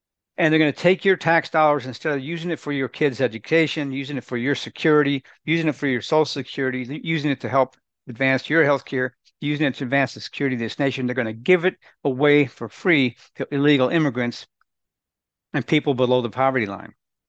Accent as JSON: {"language": "English", "region": "Minnesota", "country": "United States", "tie": "born or raised there", "said": "in the People's Republic of Minnesota, from which I came from. I was born and raised in Minnesota."}